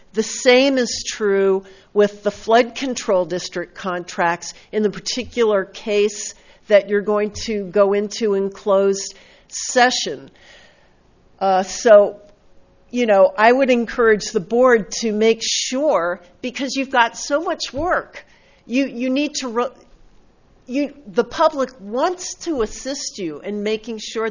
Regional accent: Oceano, California, United States; I'm from Oceano

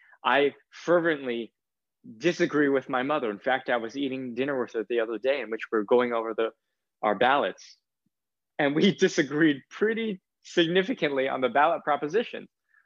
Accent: California, United States; I am an American citizen, fourth generation Californian, but I still will go to the airports during the Muslim ban and protest in solidarity.

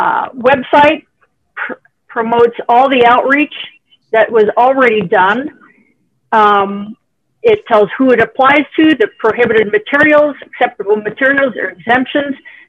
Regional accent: San Luis Obispo, California, United States; from San Luis Obispo

